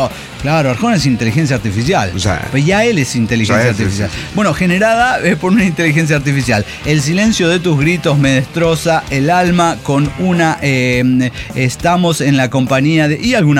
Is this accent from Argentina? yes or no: no; Tijuana, Baja California, Mexico; Yo soy de Tijuana, vengo aquí con la bandera.